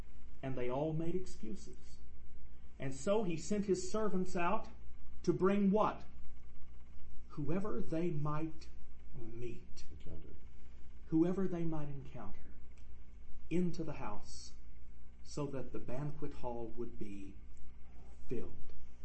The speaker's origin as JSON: {"language": "English", "region": "Mississippi", "country": "United States", "tie": "born or raised there", "also_born_or_lived": "Arkansas", "said": "I grew up in Mississippi and Arkansas."}